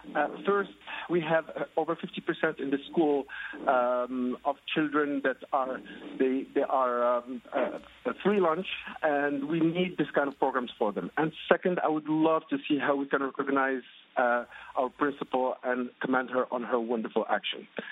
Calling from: New York, United States; I'm calling from the Lower East Side in Manhattan

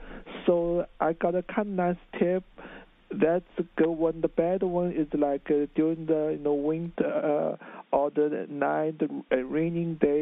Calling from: China; English is a second language; moved away; I was from China, so when I arrived first time in Flushing, I think early 1990s, so I only job I can get is deliver food

